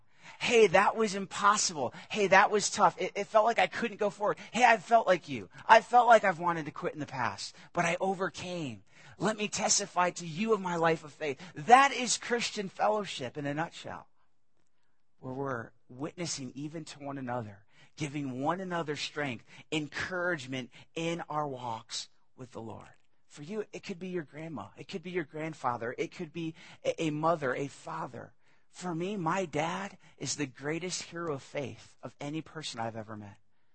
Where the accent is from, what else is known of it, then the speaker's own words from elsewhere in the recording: New York, United States; I experienced as a young child growing up in New York, upstate New York.